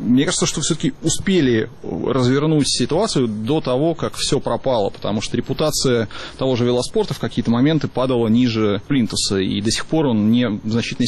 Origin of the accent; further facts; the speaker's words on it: Belarus; Я не знаю, я вот лично из Беларуси